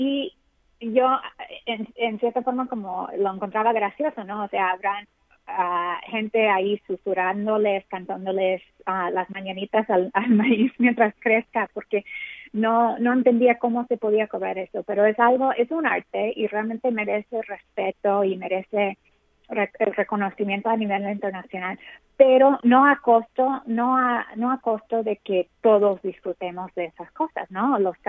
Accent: California, United States; now in New York, United States; soy de California y cuando me mudé a Nueva York hace 25 años

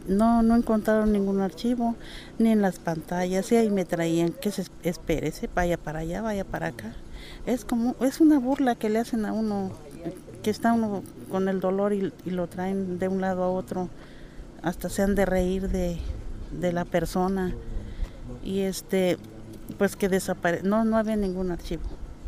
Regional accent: Huitzuco, Guerrero, Mexico; Vengo de Huitzuco, Guerrero.

